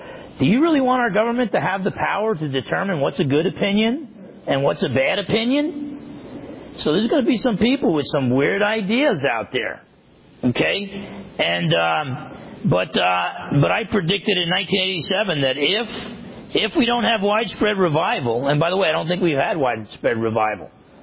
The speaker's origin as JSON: {"language": "English", "region": "New Jersey", "country": "United States", "tie": "born or raised there", "said": "I grew up in New Jersey."}